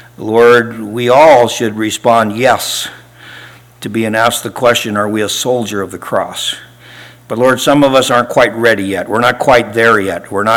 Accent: United States; I was raised in America, I love America, I love the flag

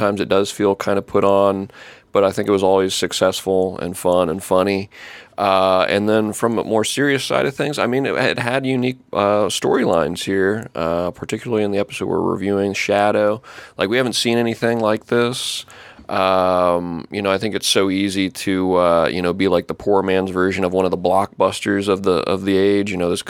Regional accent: Sidney, Ohio, United States; Sydney, my hometown, Sydney, Ohio, and maybe like Miami Erie Canal, like hijinks.

